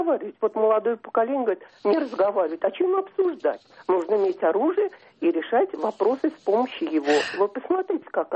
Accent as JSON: {"language": "Russian", "town": "Tolyatti", "region": "Samara Oblast", "country": "Russia", "said": "я из Тольятти."}